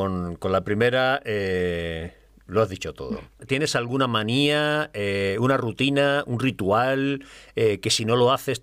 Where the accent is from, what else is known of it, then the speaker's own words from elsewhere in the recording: Granada, Andalusia, Spain; accent: Andalusian; Ya sabes que yo soy andaluz también. Soy granaíno